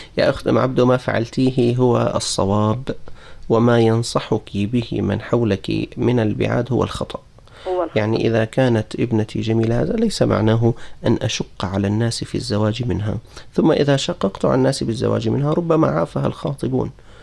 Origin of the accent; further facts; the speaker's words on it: Levant, Syria; يعني كما يقال عندنا في الشام أنه لها مقدم ومؤخر